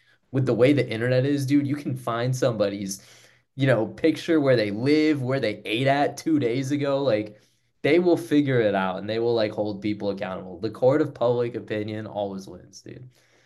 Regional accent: New Jersey, United States; just hear me out. Like, I'm from Jersey.

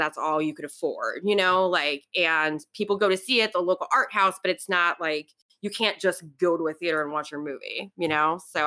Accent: New York City, New York, United States; I grew up in New York City. I went to the movies, but we're not a car culture, you know?

